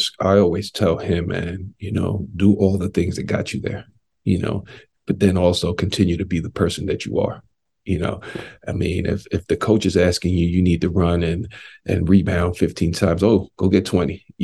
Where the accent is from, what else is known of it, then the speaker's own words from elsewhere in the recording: New York, United States; I'm a huge New York Knicks fan, born and raised in New York.